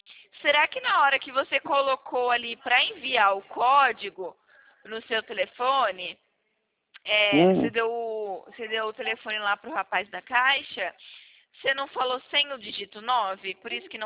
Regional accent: Montes Claros, Minas Gerais, Brazil; born there; moved away; Eu nasci em Montes Claros.

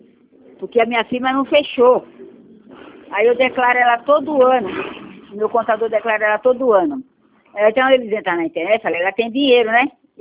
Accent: Bahia, Brazil; Eu sou porreta mesmo, sou baiana porreta.

